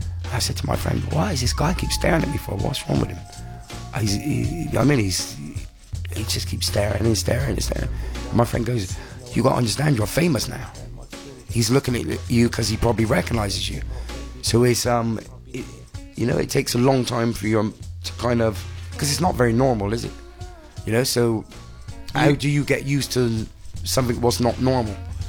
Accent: England, United Kingdom; No, it's like I've got a very English attitude, I think. I'm very English.

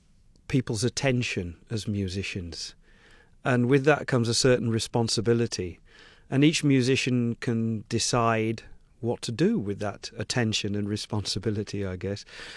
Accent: Belper, East Midlands, United Kingdom; born there; also born or lived in Sierra Leone; I was born in Belper in Derbyshire. And my grandfather was a Sierra Leonean.

